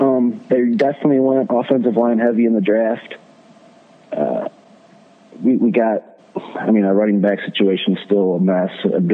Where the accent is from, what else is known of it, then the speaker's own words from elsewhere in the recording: Detroit, Michigan, United States; Yeah, born and raised in Detroit, Michigan. I'm 23 years old, so I've been fan since day one.